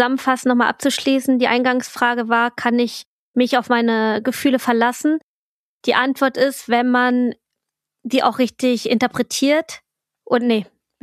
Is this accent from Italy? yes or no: yes; Italy; ich bin Italienerin